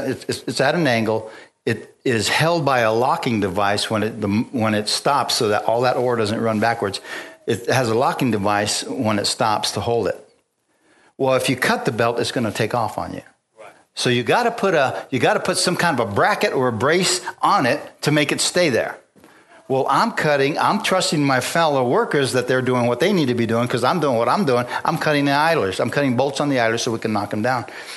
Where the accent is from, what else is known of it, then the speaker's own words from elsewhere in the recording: Bisbee, Arizona, United States; We used to go to Bisbee quite a bit because we're from Bisbee.